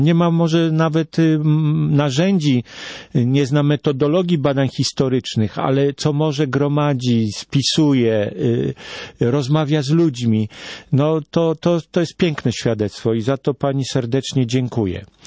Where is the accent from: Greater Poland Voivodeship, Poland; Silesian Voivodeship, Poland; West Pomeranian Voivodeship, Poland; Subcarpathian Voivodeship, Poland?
Greater Poland Voivodeship, Poland; Kalisz; now in Warsaw, Poland; No ja tylko pracuję i mieszkam w Warszawie, pochodzę z Kalisza